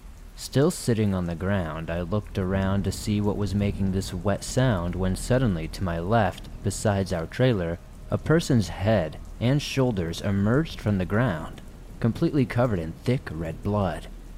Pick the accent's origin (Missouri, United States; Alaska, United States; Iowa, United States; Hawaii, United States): Missouri, United States; When I was much younger, I lived with my parents and two brothers in a trailer park in the middle of a small Midwestern town in northern Missouri.